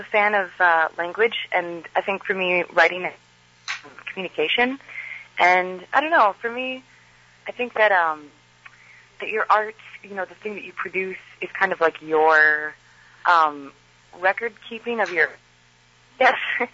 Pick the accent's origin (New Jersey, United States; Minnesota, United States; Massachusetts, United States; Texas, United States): Minnesota, United States; Minneapolis; It's a neighborhood in Minneapolis. I'm from the Twin Cities